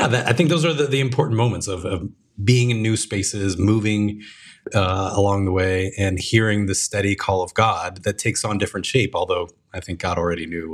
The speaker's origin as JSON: {"language": "English", "country": "Puerto Rico", "tie": "born or raised there", "also_born_or_lived": "Slidell, Louisiana, United States", "moved": "yes", "said": "So after that, we moved from Puerto Rico to Slidell, Louisiana, which is just north of New Orleans."}